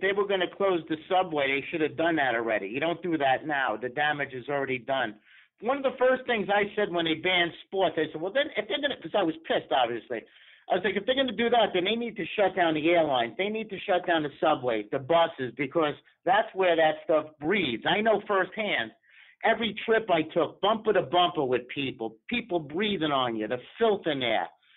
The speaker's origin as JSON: {"language": "English", "country": "United States", "said": "So I spent the night in a hospital in Montreal, and because I'm an American citizen, they couldn't treat me."}